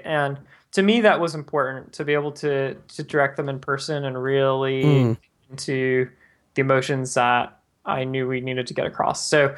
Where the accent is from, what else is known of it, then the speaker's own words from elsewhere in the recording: Tampa Bay, Florida, United States; Like I grew up in Tampa Bay area.